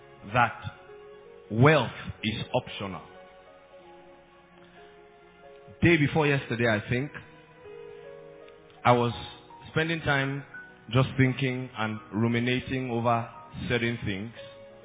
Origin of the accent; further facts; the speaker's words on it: Nigeria; I have never asked myself, wait to, is it possible that I'm not a Nigerian?